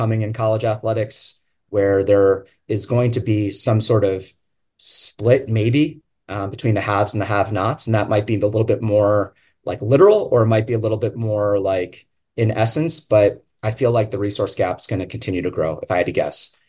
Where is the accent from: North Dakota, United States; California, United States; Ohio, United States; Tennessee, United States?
Ohio, United States; I'm from Ohio as well.